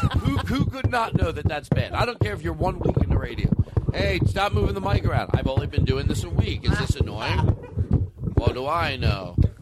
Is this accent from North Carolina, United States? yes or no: no; Alabama, United States; I'm from Alabama.